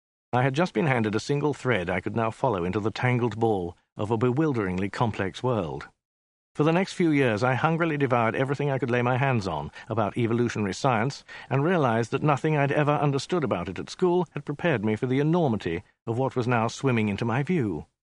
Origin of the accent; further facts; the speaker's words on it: Cambridge, East of England, United Kingdom; born there; I was born in Cambridge in 1952